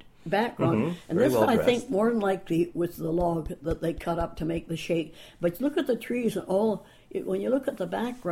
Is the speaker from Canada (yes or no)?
yes; Vancouver, British Columbia, Canada; born there; I was born in Vancouver General.